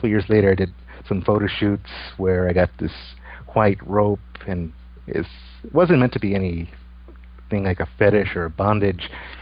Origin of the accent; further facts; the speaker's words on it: Texas, United States; Well, I'm originally from South Texas, about 4 hours south of Austin. It's basically the middle of nowhere in the country. And lived there about 23 years.